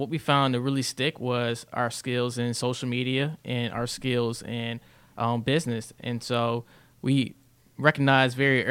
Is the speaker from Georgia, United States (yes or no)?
yes; Stone Mountain, Georgia, United States; So I'm originally from Stone Mountain, Georgia, okay. Born and raised